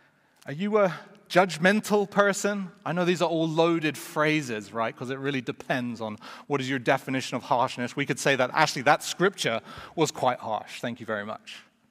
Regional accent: United Kingdom; I'm British, so that's to be expected.

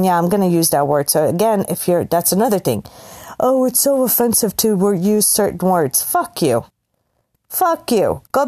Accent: United States; And again, I love being an American

